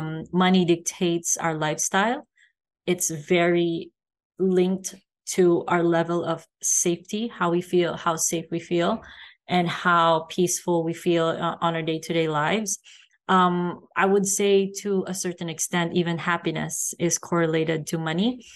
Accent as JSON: {"language": "English", "country": "Philippines", "tie": "born or raised there", "said": "I grew up poor. I grew up in the Philippines, which is, I would consider, you know, a poor country, a developing country."}